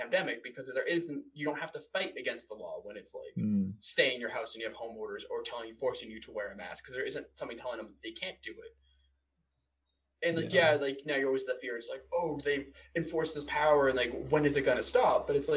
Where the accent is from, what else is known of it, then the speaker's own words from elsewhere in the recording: Massachusetts, United States; I have rights protected me being in from my home state of Massachusetts.